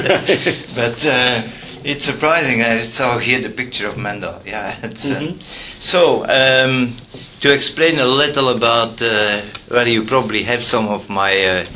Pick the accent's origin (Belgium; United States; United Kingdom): Belgium; Actually from Belgium.